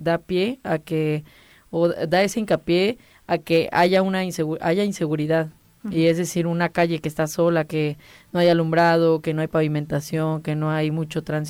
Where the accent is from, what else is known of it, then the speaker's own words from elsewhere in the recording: Mexico; al final de cuentas pues somos el futuro de México